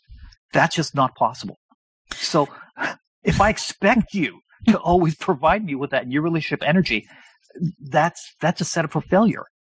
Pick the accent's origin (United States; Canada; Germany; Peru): Canada; I'm born and raised in Canada. I grew up in a metropolitan city. I'm a white guy.